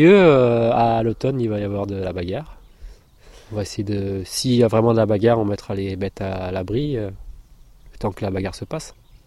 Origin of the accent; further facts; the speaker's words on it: Pédernec, Brittany, France; Moi je viens de Côte d'Armor, de Pédernec, côté de Guingamp.